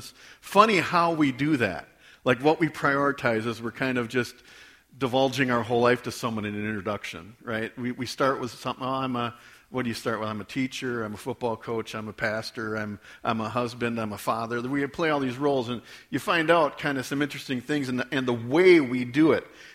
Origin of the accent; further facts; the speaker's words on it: Port Edwards, Wisconsin, United States; I'm from Port Edwards